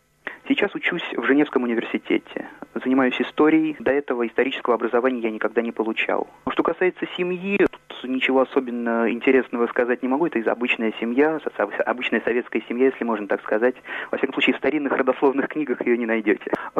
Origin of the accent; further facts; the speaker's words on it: Moscow, Russia; moved away as an adult; now in Geneva, Switzerland; Я москвич. Учился в МГИМО на факультете журналистики, международной журналистики.